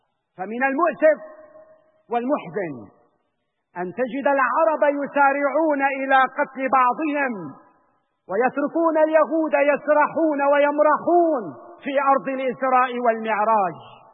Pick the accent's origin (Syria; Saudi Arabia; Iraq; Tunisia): Syria; ونحن اليوم كسوريين نعاني ما نعاني من الإرهاب والإجرام الذي ضرب أمننا واستقرارنا وسعادتنا وحياتنا